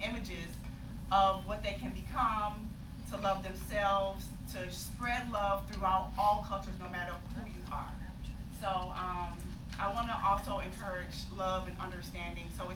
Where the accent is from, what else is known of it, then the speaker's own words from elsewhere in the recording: Detroit, Michigan, United States; So I am from Detroit, Michigan, where it's freezing cold. I moved to Florida 6 years ago